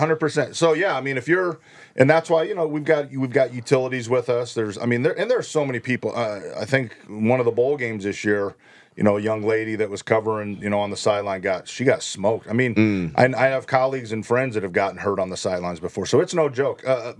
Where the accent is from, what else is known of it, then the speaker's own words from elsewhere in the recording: Omaha, Nebraska, United States; And they have the U.S. Curling trials back in my hometown of Omaha, Nebraska.